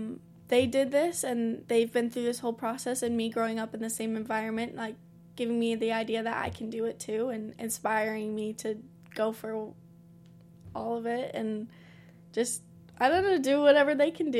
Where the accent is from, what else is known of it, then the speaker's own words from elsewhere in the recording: Salem, Utah, United States; I'm originally from Salem, Utah.